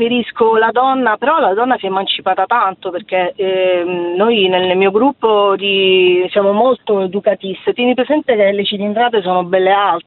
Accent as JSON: {"language": "Italian", "town": "Palermo", "region": "Sicily", "country": "Italy", "lives_now": "Rome, Italy", "said": "io sono palermitana, sono da 14 anni a Roma"}